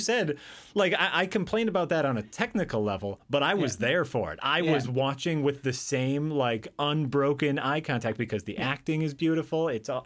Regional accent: United States; because I'm an American, I don't know.

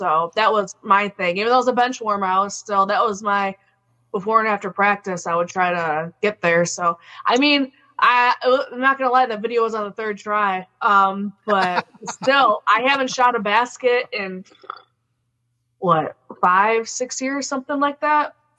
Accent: Chicago, Illinois, United States; I gotta watch I say that I'm from Chicago.

